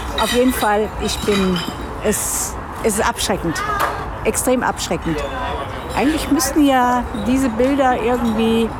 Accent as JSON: {"language": "German", "town": "Bochum", "region": "North Rhine-Westphalia", "country": "Germany", "said": "Ich komme ja aus Bochum, da ist die Ruhr."}